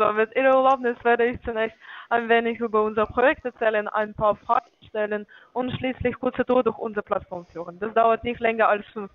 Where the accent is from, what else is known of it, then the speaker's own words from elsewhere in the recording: Bulgaria; German is a second language; Ja, ich komme aus der Bulgarien, so.